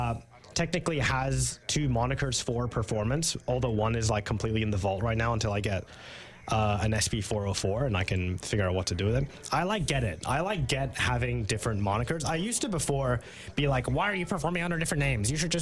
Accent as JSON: {"language": "English", "country": "Canada", "said": "Hello, I'm an admirer from Canada."}